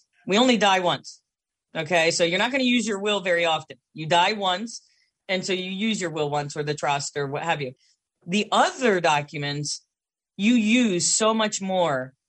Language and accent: English; Canada; I'm better than Canadian. I'm French Canadian.